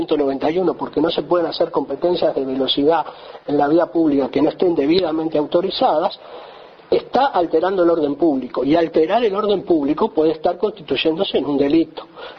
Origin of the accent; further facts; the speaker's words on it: Uruguay; Lo que pasa es que la gente, cuando está bien informada, los uruguayos somos inteligentes, nos queremos y nos ayudamos entre todos, eso no cabe duda.